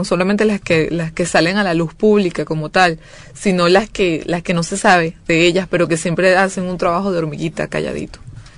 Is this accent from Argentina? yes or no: no; Venezuela; Soy venezolana